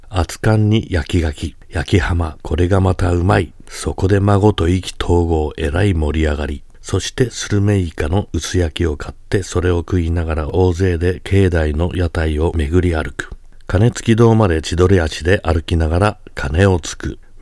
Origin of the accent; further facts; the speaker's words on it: Adachi, Tokyo, Japan; 毎年1月2日に私の出身地足立区の